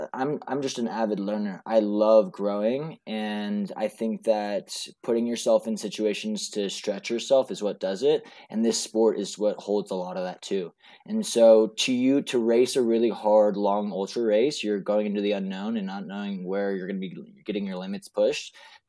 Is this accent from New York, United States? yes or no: no; Boulder, Colorado, United States; Well, I grew up in Boulder, and so some of my high school coaches, we would just do easy runs around some of the trails there.